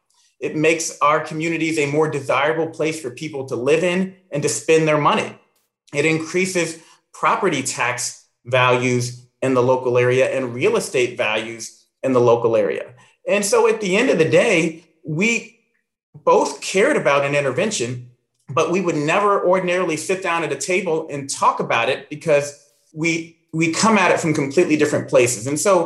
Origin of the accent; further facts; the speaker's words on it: Indiana, United States; I know you came to my hometown of Indiana and visited a company right here in Indiana.